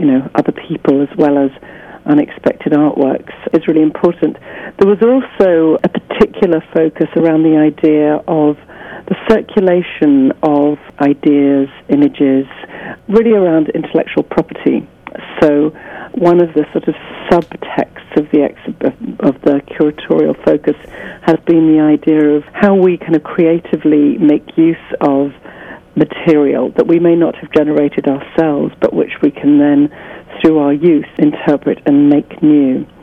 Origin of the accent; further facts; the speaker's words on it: England, United Kingdom; accent: English; now in Atlanta, United States; I did live in Atlanta for 7 years, despite my English accent, I have been an Atlantan.